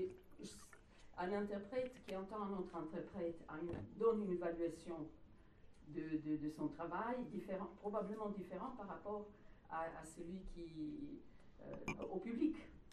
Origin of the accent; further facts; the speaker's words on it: Italy; Je suis italienne, comme vous aurez compris. En Italie, la situation est tout à fait dramatique